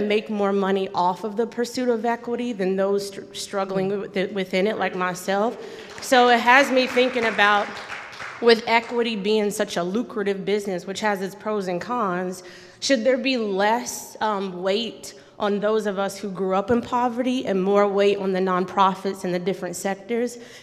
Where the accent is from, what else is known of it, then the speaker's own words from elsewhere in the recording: Charlotte, North Carolina, United States; I grew up on Columbus Circle. It's in between Freedom and Wilkerson on the west side of Charlotte.